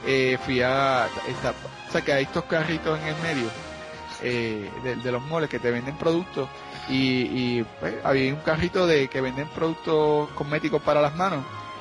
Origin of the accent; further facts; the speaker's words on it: Ponce, Puerto Rico; yo soy de Ponce